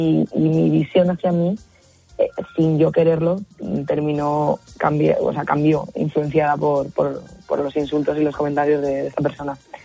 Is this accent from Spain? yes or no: yes; Andalusia, Spain; como digo en mi tierra, en Andalucía